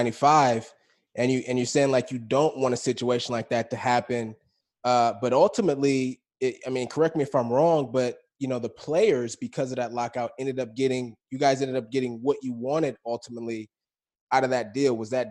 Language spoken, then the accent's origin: English; California, United States; I grew up a 49er fan growing up in the Bay Area.